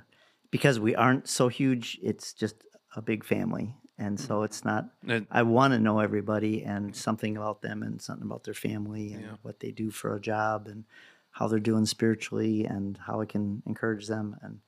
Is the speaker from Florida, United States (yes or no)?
no; Wisconsin, United States; No. Okay. So I was from Wisconsin.